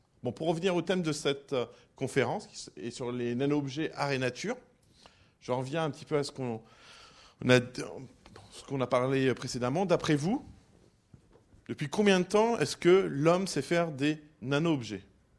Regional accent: Montpellier, Occitanie, France; je viens de Montpellier, comme on vous l'a dit précédemment.

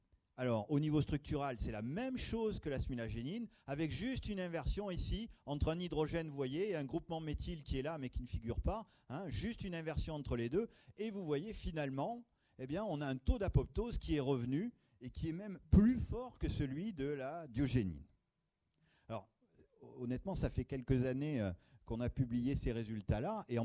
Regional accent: Limoges, Nouvelle-Aquitaine, France; vous savez que je viens de Limoges.

